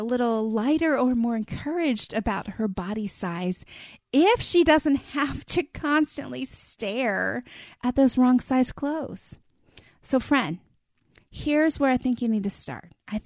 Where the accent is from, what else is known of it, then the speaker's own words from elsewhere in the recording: East Coast, United States; now in Texas, United States; don't have basements here in Texas, but I grew up with a basement. Everything went to the basement. I grew up on the East Coast.